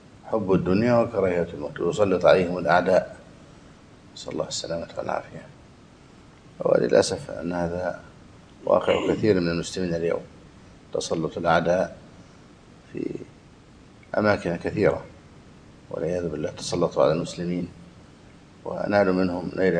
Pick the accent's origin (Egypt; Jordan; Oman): Egypt; وقع شيء من ذلك عندنا في مصر